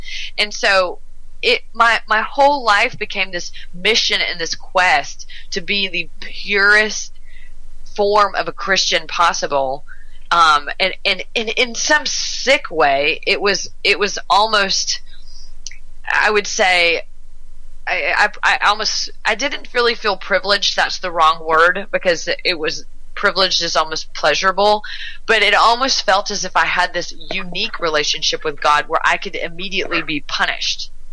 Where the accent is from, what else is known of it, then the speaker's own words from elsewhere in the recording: the South, United States; Now, I mean, I'm from the South. My dad's a minister, so I was saturated in the environment